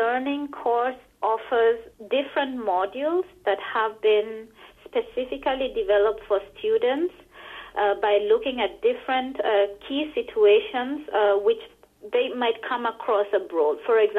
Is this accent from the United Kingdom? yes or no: no; Kenya; I, as a Kenyan